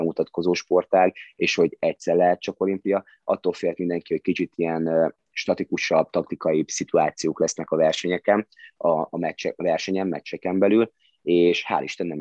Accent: Hungary; born there; mert mindenben nagyon jók vagyunk, hál' Istennek, és ezért örülök, hogy ide születtem

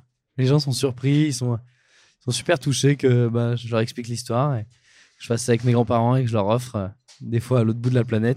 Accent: Tallard, Provence-Alpes-Côte d'Azur, France; now in Annecy, France; j'ai grandi dans les Hautes-Alpes, à Tallard, à côté de Gap, mais mon camp de base désormais, il est à Annecy, vraiment au cœur de la vieille ville d'Annecy, niché sous les toits.

